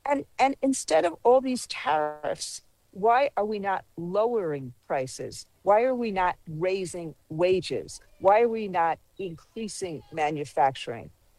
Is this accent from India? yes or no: no; United States; I wear this American flag every day. Every day. I am an American. I am a proud American.